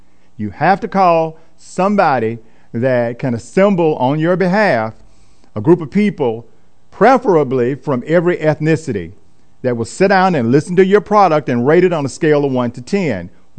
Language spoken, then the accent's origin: English; Kentucky, United States; moved away as an adult; now in Atlanta, United States; I'm originally from Kentucky, moved to Atlanta in the early 1990s to pursue a master's in divinity degree at ITC, Interdenominational Theological Center, Morehouse School of Religion.